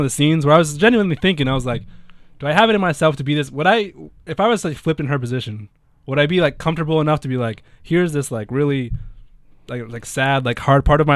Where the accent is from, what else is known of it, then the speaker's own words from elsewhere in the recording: Arizona, United States; same thing growing up in Arizona, like Minnesota, you just don't really see it as much.